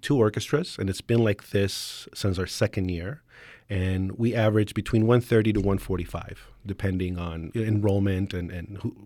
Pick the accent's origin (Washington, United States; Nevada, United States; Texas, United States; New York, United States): Nevada, United States; Las Vegas; also born or lived in Canada; I'm originally from Las Vegas. I grew up here, and I moved to Canada, and I lived there for about 6 years, and I never actually thought I would move back to Las Vegas.